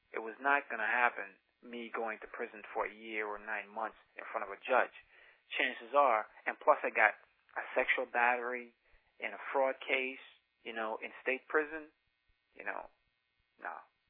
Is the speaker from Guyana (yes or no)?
yes; Guyana; born there; moved away; I was born in British Guiana, South America.